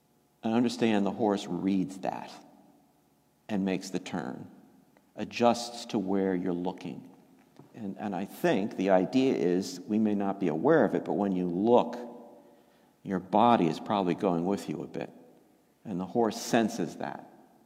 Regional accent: Yonkers, New York, United States; and of course, in my hometown in Yonkers at that time, where I was living growing up still.

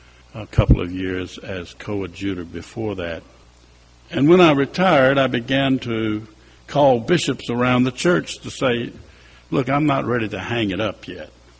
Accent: Vicksburg, Mississippi, United States; I grew up in Vicksburg, Mississippi, on the Mississippi River, and often referred to as the Gibraltar of the Confederacy.

